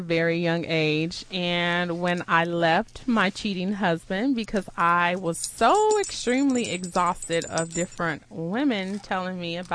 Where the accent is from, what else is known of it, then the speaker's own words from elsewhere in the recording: Chicago, Illinois, United States; Well, long story short, I was born, grew up in Chicago. My parents decided, oh, let's try this Texas life.